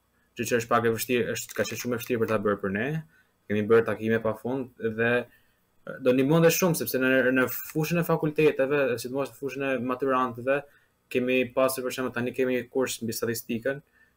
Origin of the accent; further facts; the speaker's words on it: Lezhë, Lezhë County, Albania; nga Lezhë, dhe më pëlqen këto emrat.